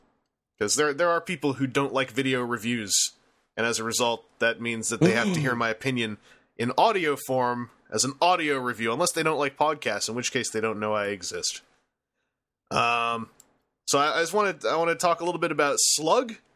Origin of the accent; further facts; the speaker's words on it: Canada; This is mostly my theory as a Canadian, but you know we have the Queen on our $20 bill